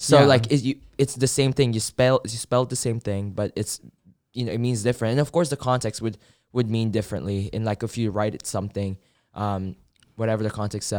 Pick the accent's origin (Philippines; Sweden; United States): Philippines; I love talking Tagalog I mean, I talked to Aiden in Tagalog, and then I talked to everyone in Tagalog, because I just like to talk in the native language